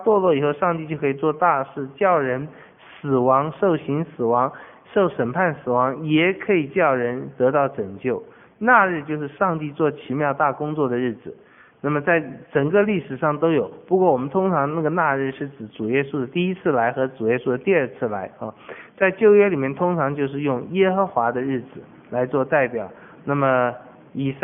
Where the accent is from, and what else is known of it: Taiwan